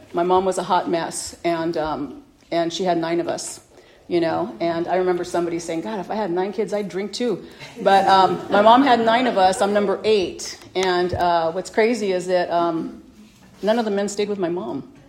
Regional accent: Los Angeles, California, United States; I was born and raised in Los Angeles in what I call the Mexican ghetto down there. East LA area over there.

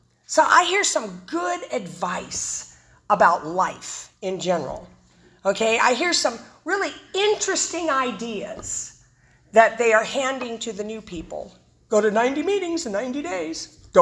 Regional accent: Modesto, California, United States; I am from Modesto, California

